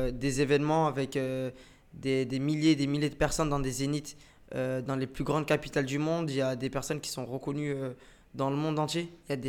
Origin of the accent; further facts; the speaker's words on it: Champigny-sur-Marne, Île-de-France, France; j'ai 24 ans. Je suis issu de Champigny-sur-Marne dans le 94.